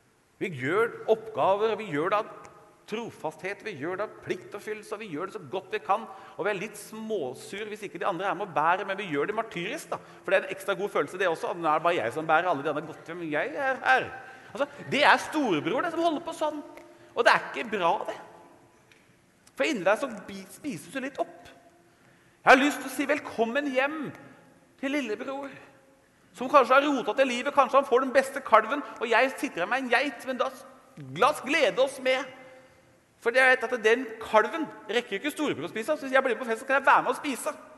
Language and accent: Norwegian; Hamar, Innlandet, Norway; jeg vokste jo opp med, i Brumdalen Hamar